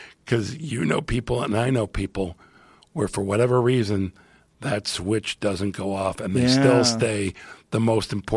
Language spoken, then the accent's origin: English; Chicago, Illinois, United States; also born or lived in Plantation, United States; I'm from Chicago, but I started comedy. I'd moved to Florida with my family, South Florida, and we're from the same little town in Florida called Plantation, Florida, outside of Fort Lauderdale.